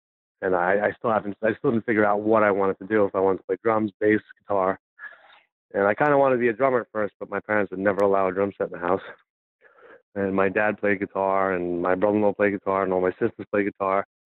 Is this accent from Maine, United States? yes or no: no; Valley Stream, New York, United States; I did. I grew up in Valley Stream, New York.